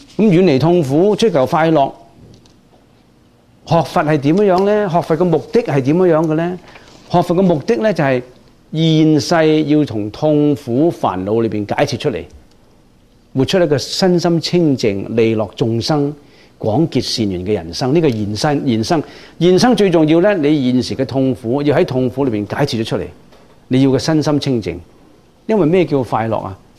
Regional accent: China; 以我哋中國人咧有個古德講啊嘛

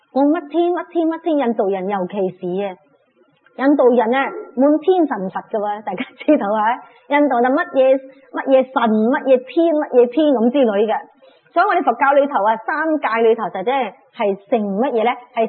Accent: Singapore; 我记得我哋啲福建人啊，我哋新加坡好多福建潮州人嘅

